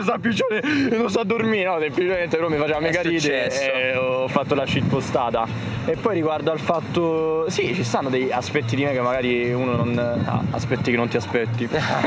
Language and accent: Italian; Rome, Lazio, Italy; Noi siamo paraculi, quando ci fa comodi che siamo di Roma, noi siamo di Roma.